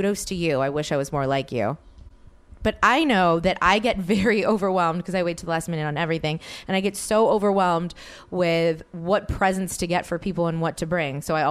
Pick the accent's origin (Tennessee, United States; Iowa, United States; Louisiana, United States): Louisiana, United States; New Orleans; now in Los Angeles, United States; It's trippy to see my Los Angeles best friends in my hometown in New Orleans.